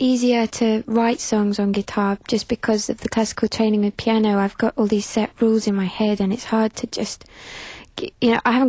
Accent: East of England, United Kingdom; now in Brighton, United Kingdom; I'm from Essex originally, but I live in Brighton now. I've been there for 2 years.

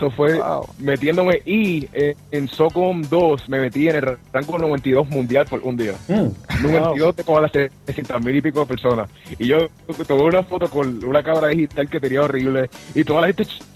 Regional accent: Bayamón, Puerto Rico; yo nací en Hawái, ¿no? Pues yo soy de Puerto Rico, nací en Bayamón en septiembre 13 del año 1989, pero ahora mismo estoy yo en la Universidad de Sagrado Corazón en mi segundo año

